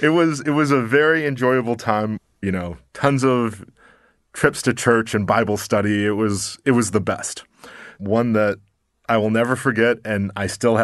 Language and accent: English; Buffalo, New York, United States; I grew up in Buffalo, New York. I grew up with my mother.